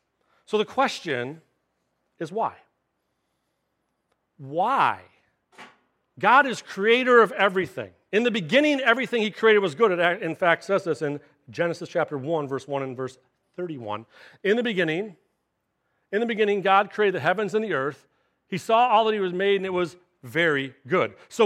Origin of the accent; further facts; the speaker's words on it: Michigan, United States; I was born and raised here on the East Side, hence the name the East Side Vineyard, and I was born and raised in the Catholic Church as well.